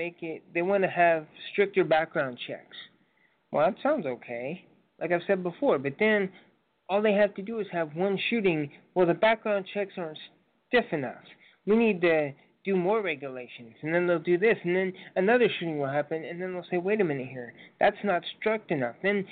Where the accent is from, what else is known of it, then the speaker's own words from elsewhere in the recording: United States; I said, first of all, I'm an American.